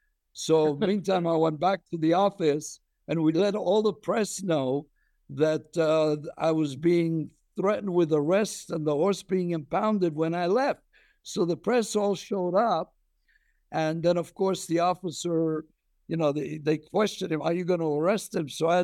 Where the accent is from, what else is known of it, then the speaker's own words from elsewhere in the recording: Cyprus; My mother is Jewish. My father was Christian. And I was raised in Cyprus in a mixed Greek, Orthodox, Turkish, Muslim neighborhood